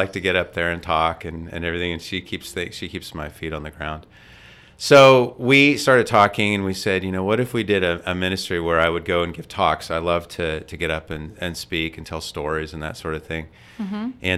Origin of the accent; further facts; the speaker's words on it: Phoenix, Arizona, United States; moved away; I come from Phoenix. We moved here from there 5 years ago.